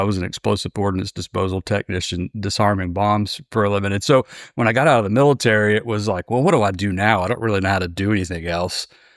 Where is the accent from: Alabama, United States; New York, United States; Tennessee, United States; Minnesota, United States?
Tennessee, United States; I grew up in a small town in East Tennessee, and you might detect that from my accent.